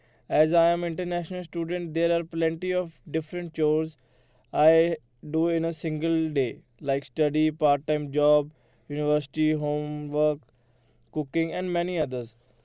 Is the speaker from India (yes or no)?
yes; India; English is a second language; now in Leiden, Netherlands; I am originally from India, but nowadays I am in Netherlands for my higher studies. I study in Webster University Leiden campus.